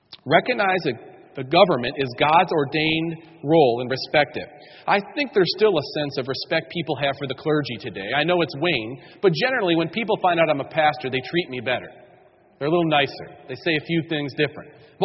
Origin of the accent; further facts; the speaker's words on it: New York, United States; I mean, I grew up in New York State.